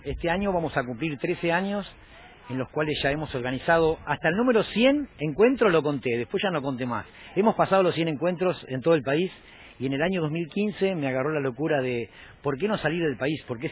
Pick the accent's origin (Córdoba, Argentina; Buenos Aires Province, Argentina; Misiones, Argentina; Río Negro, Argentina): Buenos Aires Province, Argentina; Lomas de Zamora; nosotros somos de Lomas